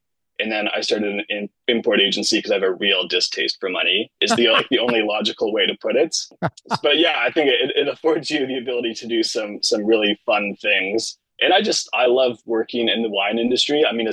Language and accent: English; Ontario, Canada; moved away; Ontario, but I've been in BC for 10 years now.